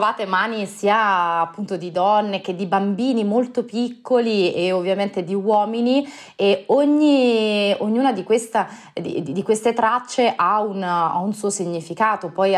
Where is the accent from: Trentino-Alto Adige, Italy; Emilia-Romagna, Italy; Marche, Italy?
Marche, Italy; also born or lived in Puglia; io ho vissuto nelle Marche la mia giovinezza, ma in realtà sono nata in Puglia, i miei parenti sono tuttora lì, nella tristemente nota Avetrana